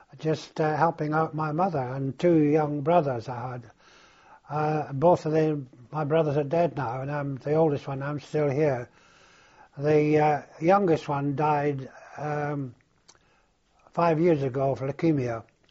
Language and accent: English; Edinburgh, Scotland, United Kingdom; born there; I was born in Edinburgh, 1919, 14 September.